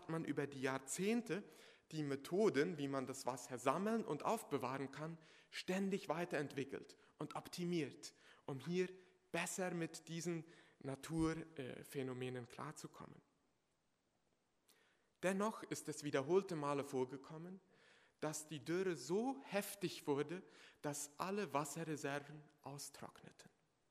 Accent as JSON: {"language": "German", "region": "Chaco", "country": "Paraguay", "lives_now": "Germany", "said": "Im paraguayischen Chaco, wo ich herkomme, gibt es keine Quelle."}